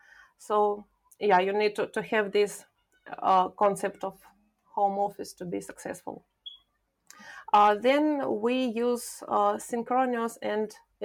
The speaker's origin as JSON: {"language": "English", "country": "Ukraine", "second_language": "English", "moved": "yes", "lives_now": "Argentina", "said": "I live in Argentina, but I'm originally from Ukraine. That's why I don't have Spanish accent."}